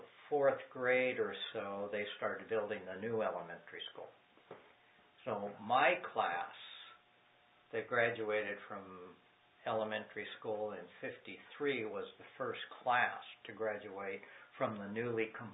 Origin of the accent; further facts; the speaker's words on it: Jackson, California, United States; also born or lived in Sacramento / Vallejo; So I was physically born in Sacramento, but my parents were living here. So I always just say I was born in Jackson.